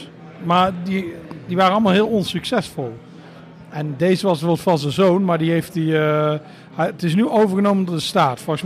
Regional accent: Netherlands; Ja, ik ben echt een Nederlander.

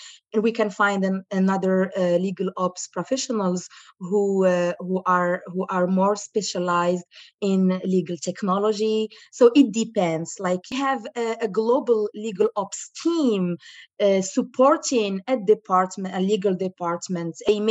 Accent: Morocco; English is a second language; moved away as an adult; now in Canada; when I was in my home country, Morocco, I was practicing as in-house counsel. And then I moved to Canada with no idea what I can do with my career.

